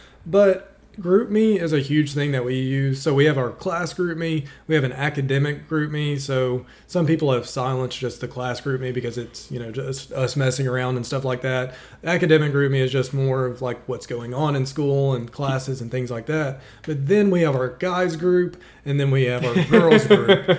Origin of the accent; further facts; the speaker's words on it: Arkansas, United States; now in Louisiana; Because like Marco said, we came from Arkansas.